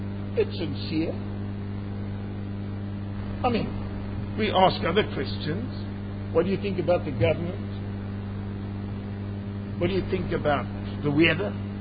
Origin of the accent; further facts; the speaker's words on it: South Africa; this is very, very wonderful for me as South African